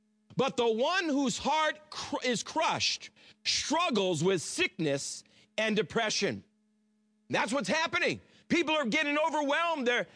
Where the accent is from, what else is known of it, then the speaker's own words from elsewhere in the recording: Massachusetts, United States; Now, I'm not from here. I came here from the Boston region.